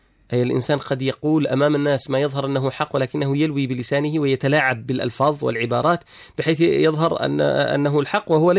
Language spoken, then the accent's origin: Arabic; Yemen; عندنا في اليمن